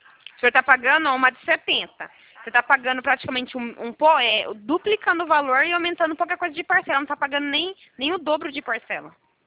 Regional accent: Americana, São Paulo, Brazil; Eu sou de Americana. Interior de São

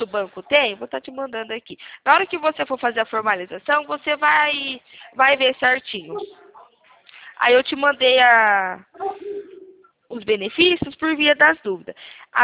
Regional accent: São Paulo, Brazil; É, eu sou aqui do interior de São Paulo, perto de Campinas, conhece?

